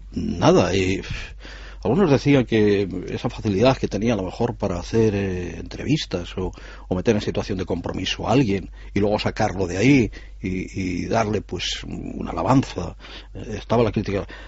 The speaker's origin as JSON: {"language": "Spanish", "town": "Salamanca", "region": "Castile and León", "country": "Spain", "said": "siempre me habéis oído decir que yo soy de Salamanca."}